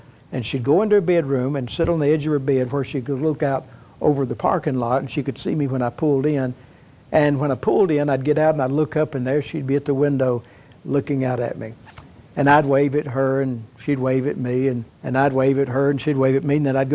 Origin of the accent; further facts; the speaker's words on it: Atlanta, Georgia, United States; When I was growing up, born and raised in Atlanta, we moved 16 times in the 19 years I lived at home.